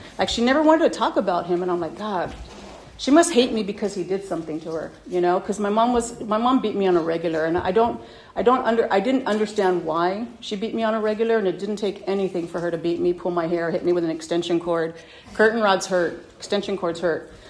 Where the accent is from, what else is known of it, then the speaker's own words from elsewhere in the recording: Los Angeles, California, United States; I was born and raised in Los Angeles in what I call the Mexican ghetto down there. East LA area over there.